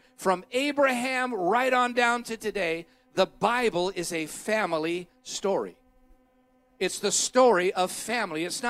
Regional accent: California, United States; So they were broke, but they raised their family, and we grew up in the East Bay, and I grew up, spent my life in the Bay Area.

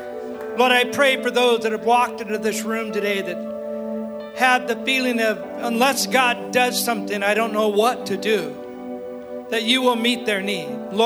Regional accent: California, United States; now in Oregon, United States; Born and raised in Southern Cal.

